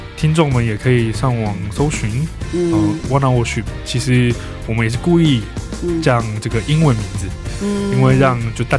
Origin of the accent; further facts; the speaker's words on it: Taiwan; now in South Korea; 我是从台湾来的